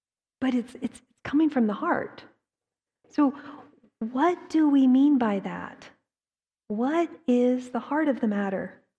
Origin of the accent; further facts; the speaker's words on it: Boston, Massachusetts, United States; some of you know, I grew up in the Boston area.